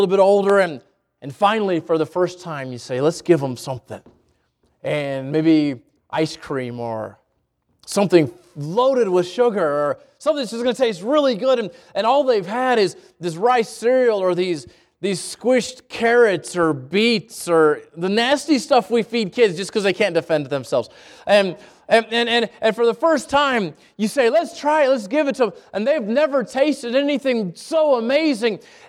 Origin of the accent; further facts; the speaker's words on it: New Mexico, United States; I would call it a lake because I'm from New Mexico.